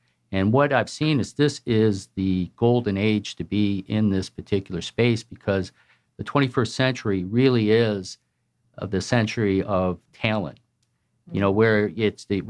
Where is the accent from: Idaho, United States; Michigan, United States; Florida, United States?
Michigan, United States; Well, I am from the great state of Michigan.